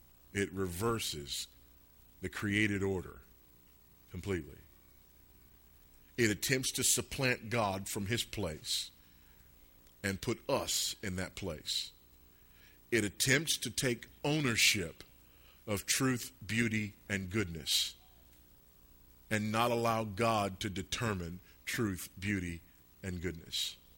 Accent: Los Angeles, California, United States; People ask me, you know … where'd you grow up? I grew up some in Los Angeles

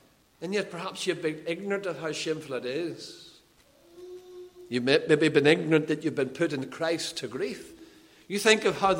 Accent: Lisburn, Northern Ireland, United Kingdom; And one day, the classes finished early, and we're in Lisburn, my hometown.

